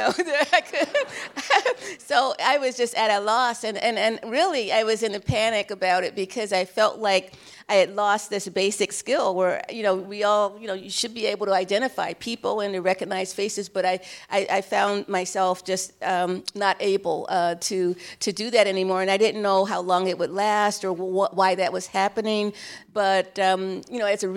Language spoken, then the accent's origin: English; Cleveland, Ohio, United States; I was 12 years old, and I was growing up in Cleveland, Ohio. And Cleveland is, at least at that time, we were the fifth in the nation in terms of racial segregation. And so my neighborhood was all black